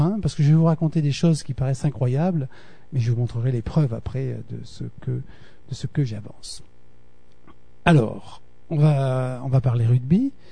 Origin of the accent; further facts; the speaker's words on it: Sète, Occitanie, France; effectivement, je suis né à Sète en fait, donc je suis du coin et j'ai fait mes études à Font-Romeu. Donc je suis un vrai languedocien roussillonné, quoi. Et j'ai passé mon bac à Perpignan